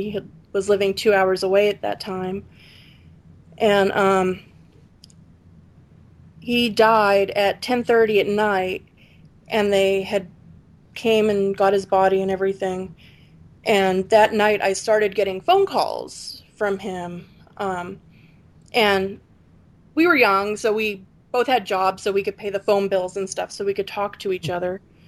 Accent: Freeland, Pennsylvania, United States; Well, I grew up in the Pocono Mountains of Pennsylvania, in a little tiny small town called Freeland.

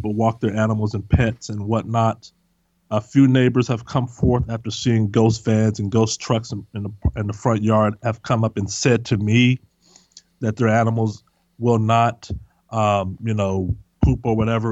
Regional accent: Texas, United States; I was raised, I'm originally from Texas. I was raised Southern Baptist, probably sung in the choir up until I was age 11.

